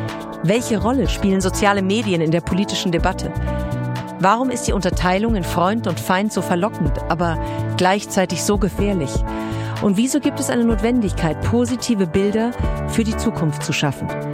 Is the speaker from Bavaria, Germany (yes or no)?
yes; Bavaria, Germany; moved away; der aus meiner alten Heimat kommt, Bayern